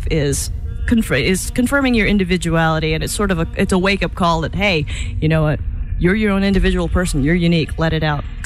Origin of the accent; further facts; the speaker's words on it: United States; accent: southern; Yeah, see, when I get tired, my southern accent comes out, and it's starting to.